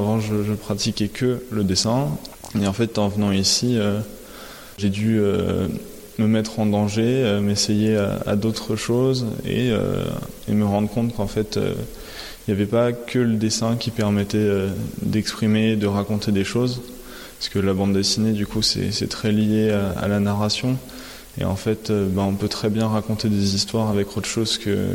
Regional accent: Gap, Provence-Alpes-Côte d'Azur, France; Non, moi, je suis de Gap. Il n'y a pas grand-chose à dire sur Gap.

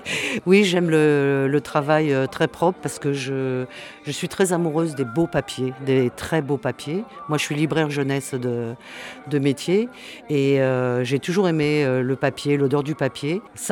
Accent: Paris, Île-de-France, France; also born or lived in Réunion; alors moi, je viens de Paris. Voilà, j'ai habité 2 ans à La Réunion.

